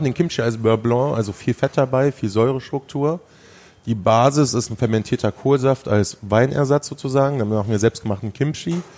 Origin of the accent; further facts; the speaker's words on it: Halver, North Rhine-Westphalia, Germany; also ich komme aus Halfa im Sauerland.